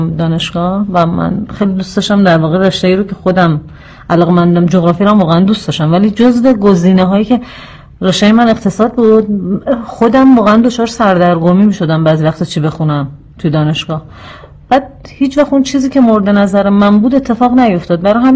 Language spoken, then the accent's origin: Persian; Tehran, Tehran Province, Iran; born there; اول شهریور 48 تو منطقه نازیاباد تهران به دنیا اومدم. فکر کنم یکی از محله‌های قدیمی تهرانه